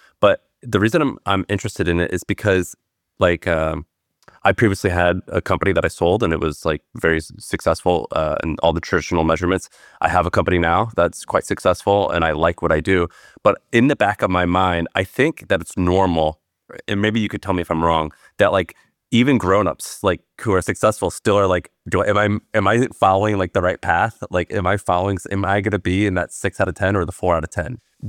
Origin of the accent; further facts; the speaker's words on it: Missouri, United States; now in Nashville, United States; When I was 21 years old, I'm from Missouri. I went to school in Nashville, Tennessee.